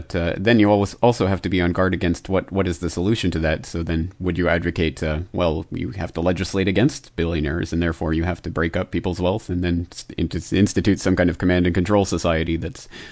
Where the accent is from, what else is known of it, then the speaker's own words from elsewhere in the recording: Canada; now in Japan; here in Japan and in my home country of Canada